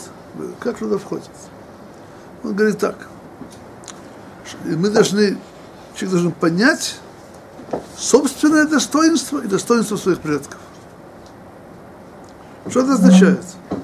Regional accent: Odesa, Odesa Oblast, Ukraine; moved away as an adult; когда я родом из Одессы, уехал, мне было 19 лет

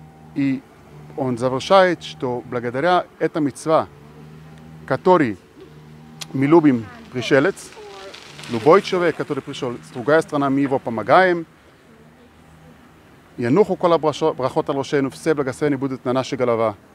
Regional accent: Israel; я родился и вырос в Израиле.

